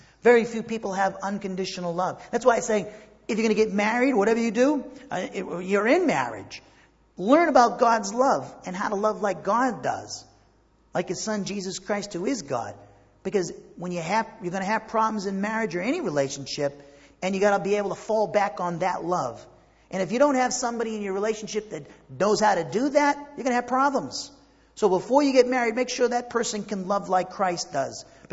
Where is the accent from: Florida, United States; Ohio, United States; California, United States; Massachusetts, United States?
Massachusetts, United States; I'm from Massachusetts. I don't even speak right.